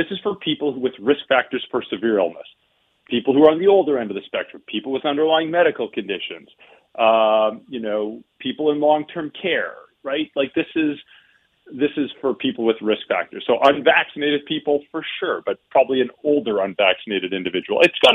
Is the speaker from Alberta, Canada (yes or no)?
yes; Calgary, Alberta, Canada; I'm from Calgary.